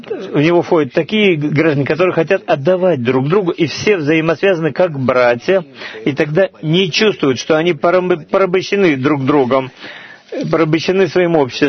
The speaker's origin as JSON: {"language": "Russian", "town": "Karkur", "region": "Haifa District", "country": "Israel", "said": "я из Каркур."}